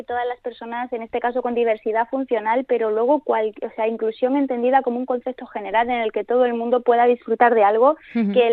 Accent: Granada, Andalusia, Spain; now in Bilbao, Spain; Yo soy de Granada, sí. Llevo muchos años viviendo en Bilbao y aprendí allí lengua de signos.

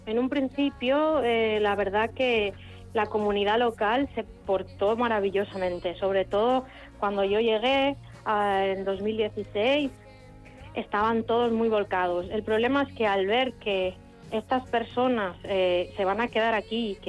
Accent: Valencia, Valencian Community, Spain; Yo soy de Valencia

